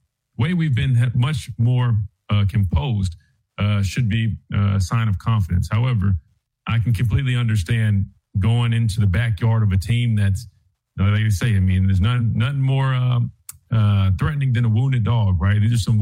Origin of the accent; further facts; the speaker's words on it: Columbia, South Carolina, United States; Alabama will travel to unranked South Carolina again in my hometown, right? Columbia, South Carolina, that is.